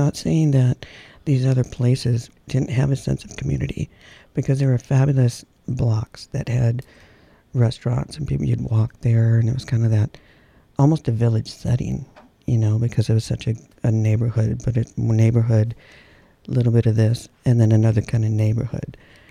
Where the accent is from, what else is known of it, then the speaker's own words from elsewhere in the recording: Wisconsin, United States; I found with moving elsewhere, being from Wisconsin, everybody thought we were farmers